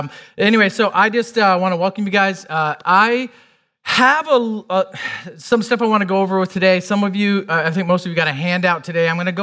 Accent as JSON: {"language": "English", "region": "Michigan", "country": "United States", "lives_now": "Colorado, United States", "said": "When we first got here, we're from the Midwest, from Michigan."}